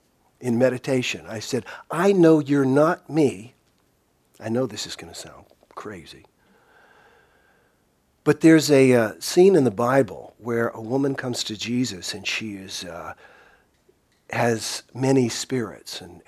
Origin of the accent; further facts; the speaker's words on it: the South, United States; Number one, I'm from the South.